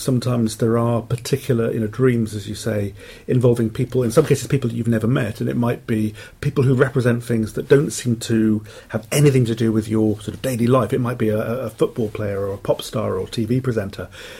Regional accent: Wales, United Kingdom; I'm from Wales originally, but have no traces of a Welsh accent.

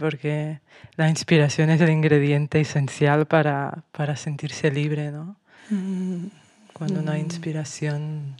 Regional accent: Catalonia, Spain; born there; yo soy nacida en Cataluña, en un pueblo al norte de Barcelona. Una familia muy tradicional, son de campo, agricultores, ramaderas.

